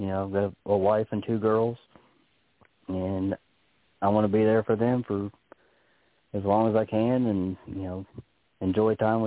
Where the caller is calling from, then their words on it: Kentucky, United States; Kentucky.